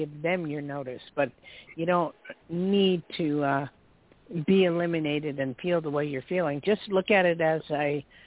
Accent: New Jersey, United States; Well, I'm from Jersey, so I totally understand.

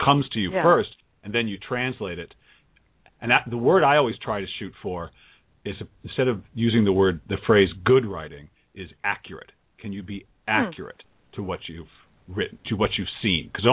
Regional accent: United States; So I'm American. I've only ever lived in America.

